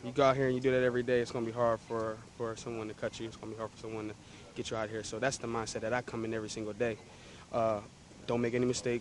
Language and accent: English; Wilmington, Delaware, United States; I think it's where I'm from. I'm from Wilmington, Delaware